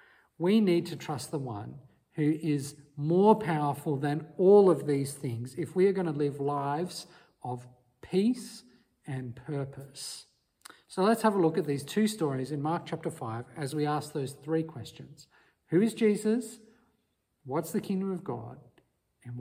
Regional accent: Papua New Guinea; Well, I grew up in Papua New Guinea

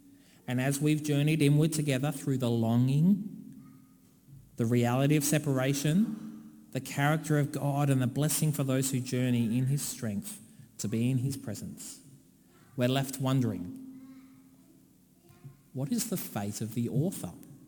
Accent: Australia; me being formally recognised as an Australian citizen, and I got a citizenship certificate, even though I had always lived here

